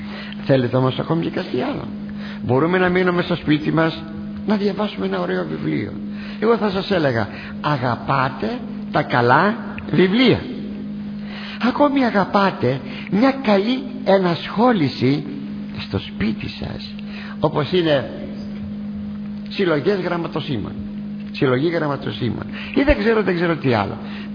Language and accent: Greek; Attica, Greece; Είμαι από την Αττική.